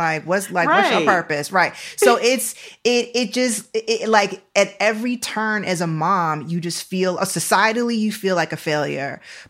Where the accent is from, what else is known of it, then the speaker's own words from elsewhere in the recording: New York, United States; born there; I was born in December, at the end of December. So if you can imagine how upstate New York is at the end of December, it's basically Canada.